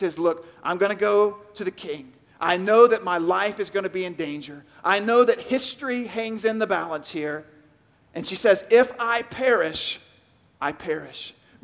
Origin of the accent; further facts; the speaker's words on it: Louisville, Kentucky, United States; now in New York City, United States; I grew up in Louisville, Kentucky. My wife is from Clemson, South Carolina. We met at Middle Tennessee State University, spent time in Atlanta, Georgia